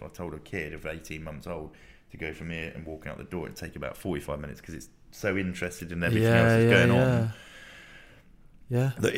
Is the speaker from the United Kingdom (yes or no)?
yes; Luton, East of England, United Kingdom; when I was growing up in Luton, it was a time of the raves